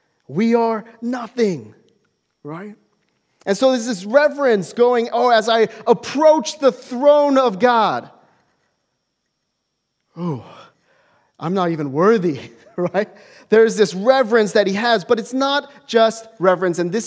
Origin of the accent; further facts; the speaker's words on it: Denver, Colorado, United States; This is my hometown of Denver, Colorado. Home city of Denver, Colorado.